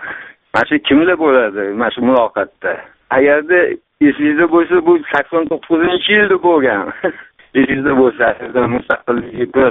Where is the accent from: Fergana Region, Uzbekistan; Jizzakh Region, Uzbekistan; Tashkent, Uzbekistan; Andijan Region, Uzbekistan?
Tashkent, Uzbekistan; Men Toshkentdanman.